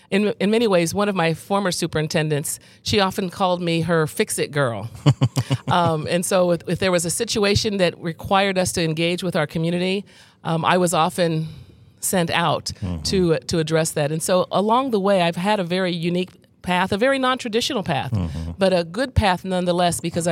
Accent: Iowa, United States; So I grew up in Iowa. I'm a farm girl.

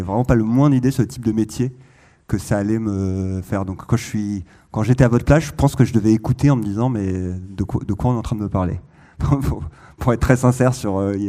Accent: Marseille, Provence-Alpes-Côte d'Azur, France; moved away as an adult; Quand je suis arrivé, moi je viens de Marseille, je suis arrivé en 2011 et je ne me projetais pas du tout.

